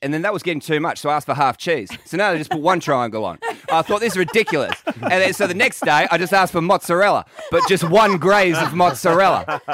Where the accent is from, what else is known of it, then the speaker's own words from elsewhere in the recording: Sydney, New South Wales, Australia; And I'm not just blowing smoke back up my hometown's bum. Like, this is the place to be over December and January.